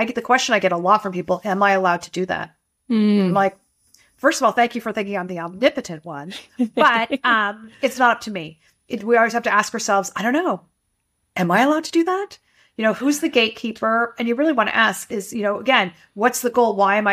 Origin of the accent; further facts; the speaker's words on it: United States; I'm an American speaking to a Canadian.